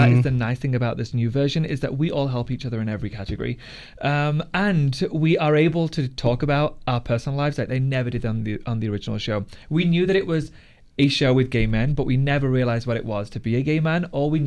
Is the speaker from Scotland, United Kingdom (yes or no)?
no; Yorkshire and the Humber, United Kingdom; now in Utah, United States; I'm from England. I'm from South Yorkshire.